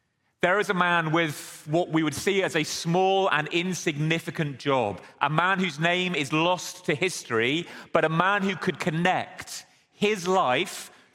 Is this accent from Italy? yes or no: no; England, United Kingdom; We uncovered the fact that I come from England, not America.